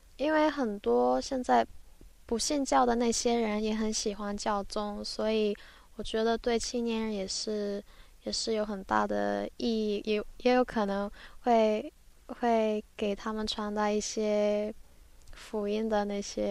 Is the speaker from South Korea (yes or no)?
yes; South Korea; Chinese is a second language; also born or lived in China; 我之前在中国念书念了很久，由于我爸爸的工作原因，我从小在中国和韩国长大